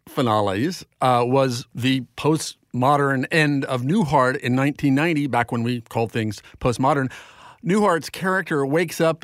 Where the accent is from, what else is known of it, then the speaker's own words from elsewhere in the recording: Nebraska, United States; since, like Johnny Carson, I grew up in Nebraska